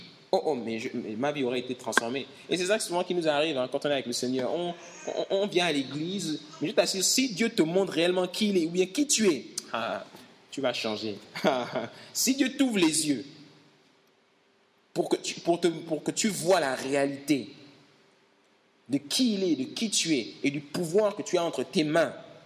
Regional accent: Gabon; moi je suis au Gabon, je suis gabonais, on a nos problèmes.

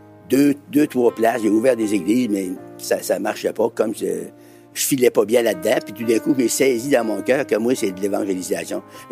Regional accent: Quebec, Canada; born there; Je suis né en Gaspésie sur une ferme et j'ai commencé à travailler très, très jeune.

